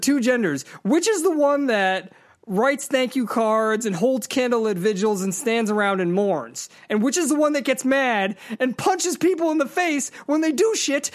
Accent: Boston, Massachusetts, United States; and yes, I am going there because I'm from Boston.

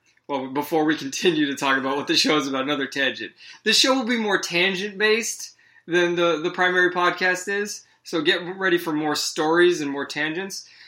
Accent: Boston, Massachusetts, United States; there's these Antifa protests going on in Boston, you know, my hometown where the Patriots are from.

